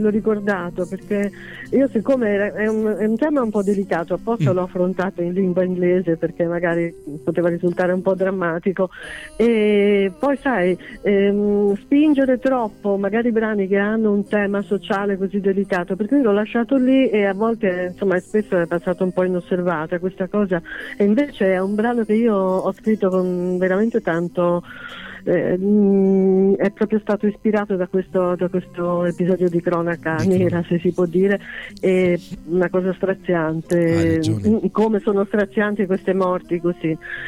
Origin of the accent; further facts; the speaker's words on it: Lerici, Liguria, Italy; born there; now in Rome, Italy; Sono nata nella bellissima Liguria, ma bello, vivo a Roma da ormai più di 30 anni. Okay. Sono nata a Lerici, La Spezia.